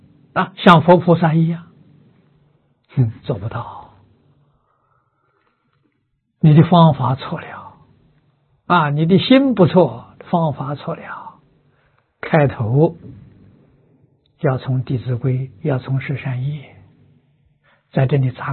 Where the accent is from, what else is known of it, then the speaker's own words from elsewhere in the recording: China; 那我们中国人讲的话就不一样了，叫解毒，把这个毒化解掉。